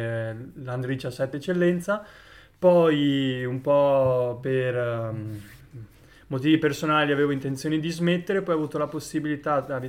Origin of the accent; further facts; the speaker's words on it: Albignasego, Veneto, Italy; Io sono di Albignasego, ho iniziato appunto con il mini basket lì